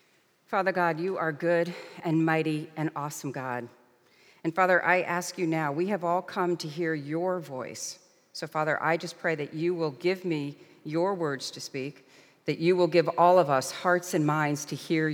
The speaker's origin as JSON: {"language": "English", "region": "New York", "country": "United States", "said": "I'm from New York, so you guys is the northern equivalent to all y'all, as we say here in the South."}